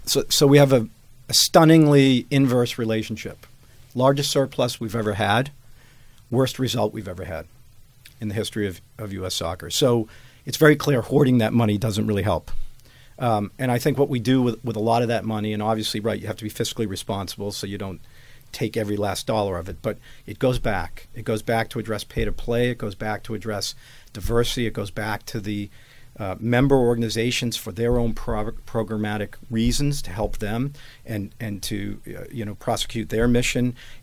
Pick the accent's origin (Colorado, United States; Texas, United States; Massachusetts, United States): Massachusetts, United States; Boston; Pleased to say that Boston became one of 9 World Cup sites. My hometown did that for my hometown.